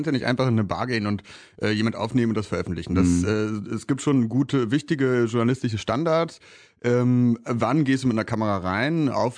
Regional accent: Berlin, Germany; ich komme ja aus Berlin

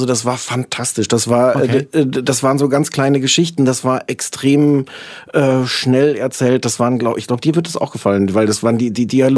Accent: Osnabrück, Lower Saxony, Germany; Osnabrück, ich komme aus Osnabrück, falls das jetzt gerade nicht klar geworden ist.

